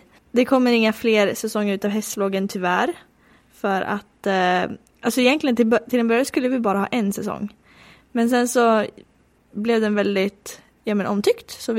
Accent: Sweden; För jag lämnar min relation hemma i Sverige, om man säger så.

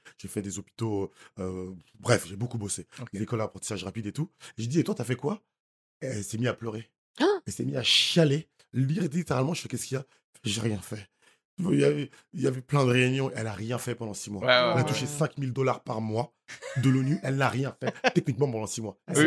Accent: Haiti; Je suis haïtien, je vais tous les ans en Haïti.

